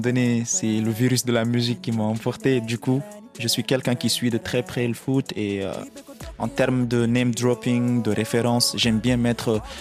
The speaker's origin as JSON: {"language": "French", "country": "Mauritania", "said": "moi je suis Mauritanien, mais j'ai des parents sénégalais."}